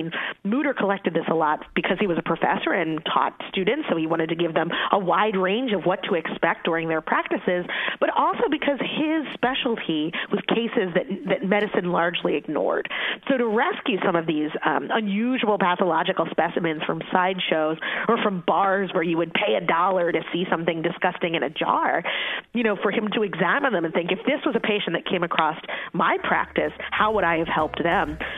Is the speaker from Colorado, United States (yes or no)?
no; Philadelphia, Pennsylvania, United States; Growing up in Philadelphia, it was, a rite of passage for school-aged children to visit this medical oddities museum